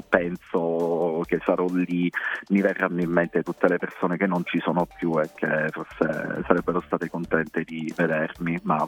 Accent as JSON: {"language": "Italian", "town": "San Fili", "region": "Calabria", "country": "Italy", "said": "Io ci tengo a dire che sono di Sanfili, come si sa, è un po' la capitale delle magare"}